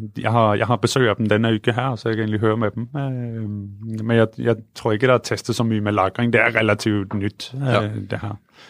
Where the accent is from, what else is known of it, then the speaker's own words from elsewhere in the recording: Central Denmark Region, Denmark; Mols, som ligger 40 km nord for Aarhus, faktisk ikke så langt under, hvor jeg voksede op